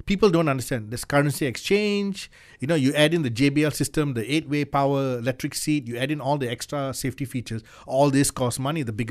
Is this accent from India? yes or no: yes; India; I'm Indian